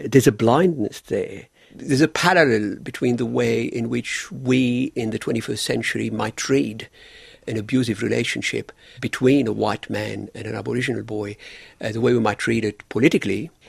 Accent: Lebanon; now in Australia; growing up in Lebanon and experiencing violence, you know, growing up in war

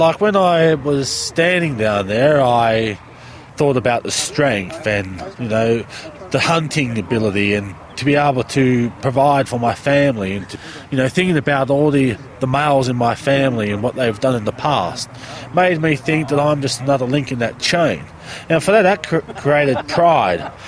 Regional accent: Austria; I'm 36 now, so that's quite a few years. I come from Austria

